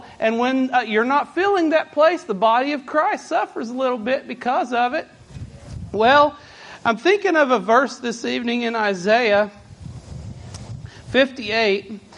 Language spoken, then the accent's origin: English; Kentucky, United States; from Central Kentucky. Go to the Junction City congregation.